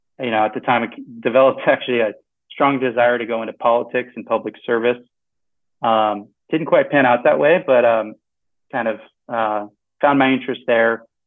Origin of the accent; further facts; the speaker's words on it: Irvine, California, United States; Irvine, California. Yes. The safest city in America, probably 10 years running in a row.